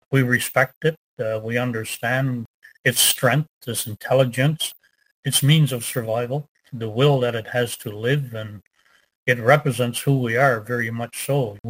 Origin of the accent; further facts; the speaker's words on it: Rigolet, Newfoundland and Labrador, Canada; I'm from Riglet, Nunatsiavut. I'm in Inuk. You know, Riglet's been my home pretty much all of my life.